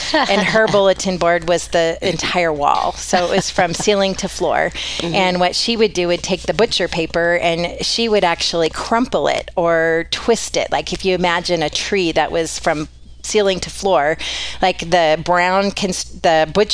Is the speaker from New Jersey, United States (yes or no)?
no; Idaho, United States; I am a local. Back in January 69, I was born at Kootenai Memorial Hospital, what it was called back in the day.